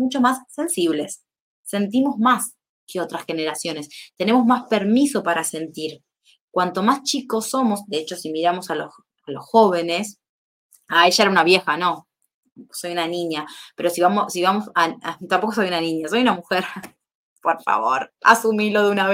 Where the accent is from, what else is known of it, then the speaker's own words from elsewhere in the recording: India; yo vengo de la India y te puedo asegurar que ahí es completamente distinta la forma de vincularse